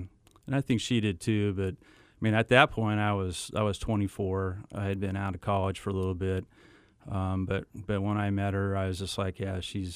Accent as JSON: {"language": "English", "region": "California", "country": "United States", "said": "She was from Phoenix. I was from California originally."}